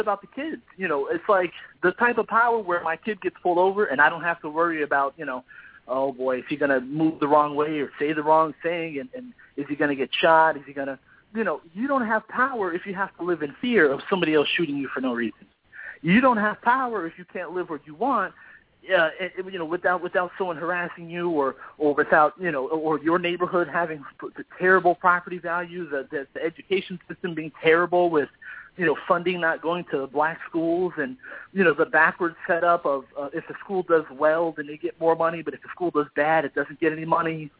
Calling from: Tampa, Florida, United States; I'm calling from Florida, Tampa, Florida.

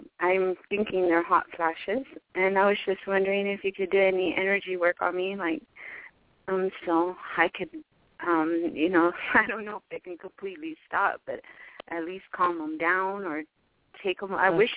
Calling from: Arizona, United States

